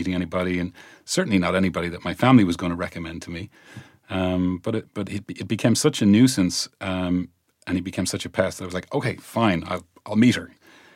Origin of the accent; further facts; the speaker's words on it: Ireland; Maybe she would have liked that we got married quicker, but I'm Irish, you know.